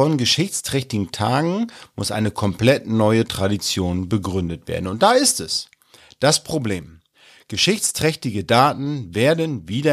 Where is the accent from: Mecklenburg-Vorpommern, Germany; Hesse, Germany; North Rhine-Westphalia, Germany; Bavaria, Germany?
Mecklenburg-Vorpommern, Germany; Aber ich bin Mecklenburger, ich bleibe ruhig